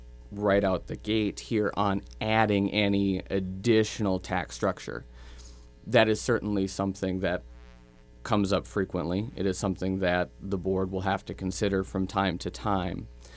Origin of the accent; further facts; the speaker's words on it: Twin Valley, Minnesota, United States; so I was born and raised in Twin Valley, Minnesota. … they still live in Twin Valley.